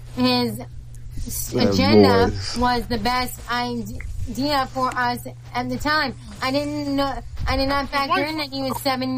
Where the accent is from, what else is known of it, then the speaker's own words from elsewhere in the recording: Alaska, United States; born there; I was born in Alaska, and I'm not that dumb.